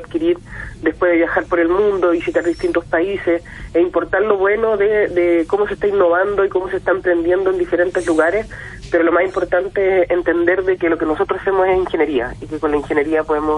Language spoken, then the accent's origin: Spanish; Chile; los innovadores chilenos somos resilientes, que somos importantes